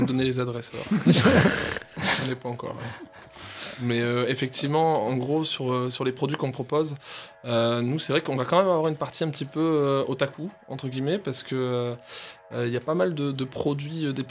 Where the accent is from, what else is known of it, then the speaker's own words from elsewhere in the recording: France; en tant que Français au Japon, moi, quand j'étais parti la première fois